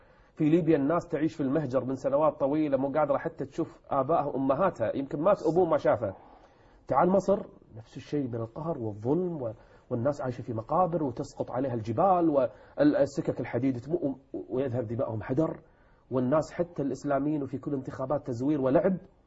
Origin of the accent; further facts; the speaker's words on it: Kuwait; ثائرة الليبراليين عندنا في الكويت